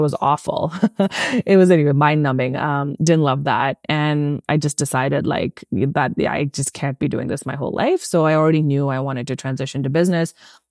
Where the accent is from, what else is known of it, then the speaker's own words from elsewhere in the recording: India; I can say this because I'm from India